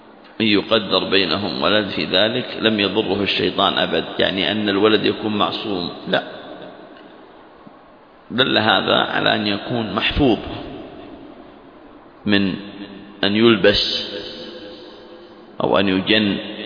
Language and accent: Arabic; Saudi Arabia; وأيضا عندنا في المملكة العربية السعودية